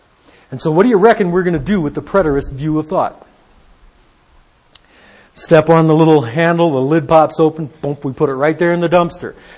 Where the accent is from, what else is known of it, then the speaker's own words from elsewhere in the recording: Detroit, Michigan, United States; A lot of you guys know that I came from Detroit.